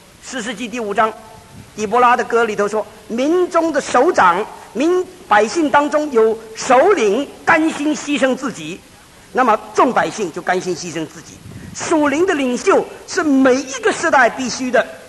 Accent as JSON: {"language": "Chinese", "country": "China", "said": "我们中国人就是那个差不多啊，500多年差不多是这样啊"}